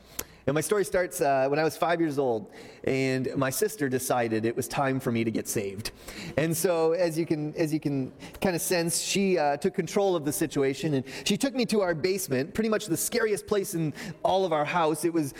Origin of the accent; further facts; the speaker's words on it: Sterling Heights, Michigan, United States; I grew up in Sterling Heights, so not too far from here. In fact, my parents, they still live in the same house.